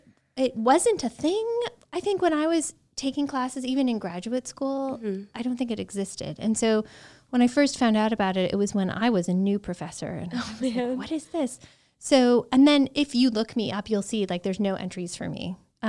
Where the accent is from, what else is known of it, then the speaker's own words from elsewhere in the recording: Detroit, Michigan, United States; And in fact, my husband is from Long Island and I'm from Detroit.